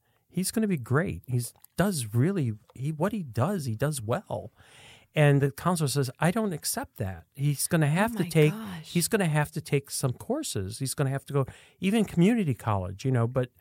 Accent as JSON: {"language": "English", "town": "Niagara Falls", "region": "New York", "country": "United States", "tie": "born or raised there", "said": "Niagara Falls."}